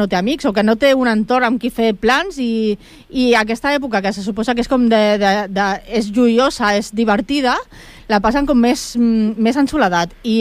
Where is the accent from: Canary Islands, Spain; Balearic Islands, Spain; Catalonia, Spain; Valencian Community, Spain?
Catalonia, Spain; El Prat de Llobregat; per no parlar més de l'ampliació de l'aeroport, perquè sóc del Prat i ja estic molt saturada